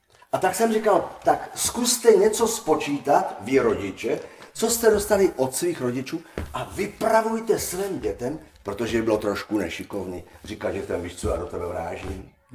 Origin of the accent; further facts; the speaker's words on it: Olomouc Region, Czechia; A kdo jsme my Češi, nebo teda Moraváci a Hanáci